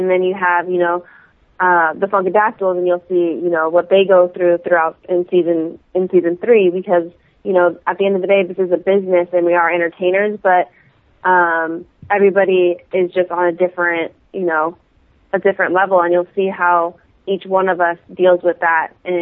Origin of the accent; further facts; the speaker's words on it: California, United States; WrestleMania 31 is in the Bay Area, where I'm from.